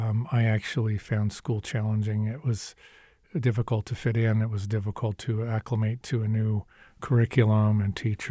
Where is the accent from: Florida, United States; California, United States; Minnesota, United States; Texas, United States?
California, United States; Los Angeles; the specific area that I remember the most was Claremont, which is the little city suburb around Pomona College